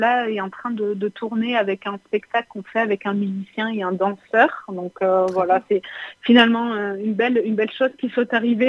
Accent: France; born there; also born or lived in Syria; moi, je suis née en France, mais on allait passer tous nos étés en Syrie avec mes parents.

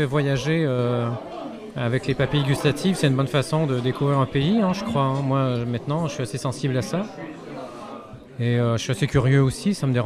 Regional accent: Canada; Moi, je suis canadien. Au Canada, c'est pas la même éducation

